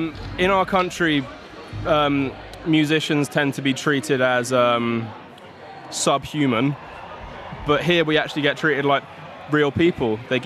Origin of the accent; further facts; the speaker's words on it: United Kingdom; Obviously, the weather for us as British people is quite dangerous.